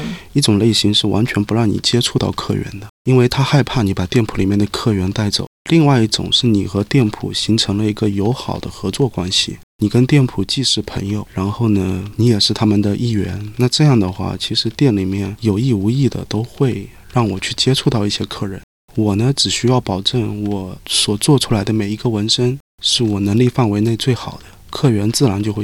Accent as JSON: {"language": "Chinese", "region": "Fujian", "country": "China", "lives_now": "Melbourne, Australia", "said": "然后我的家乡是来自中国的福建，然后来澳洲求学，目前是已经毕业了，在墨尔本 VC Inc 做一名驻店纹身师"}